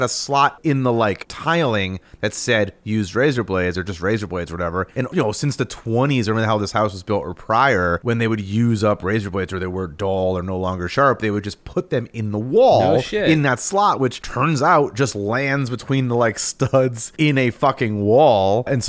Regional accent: East Coast, United States; I am from the East Coast.

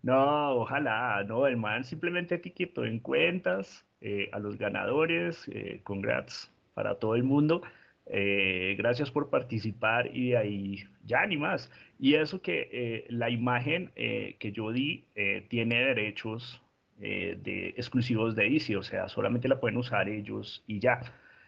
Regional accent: Colombia; ¿cómo somos los colombianos? ¿Qué somos nosotros?

